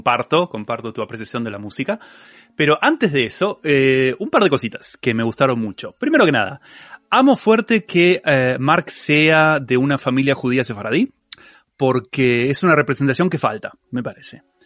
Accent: Slovenia; esa persecución en los Alpes, querides amigas, está hecha en mi país, en Eslovenia, está filmado.

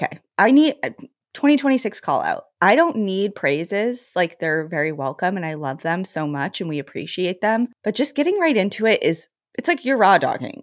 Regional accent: Steamboat Springs, Colorado, United States; near Steamboat Springs, Colorado, my hometown, in August of 2025.

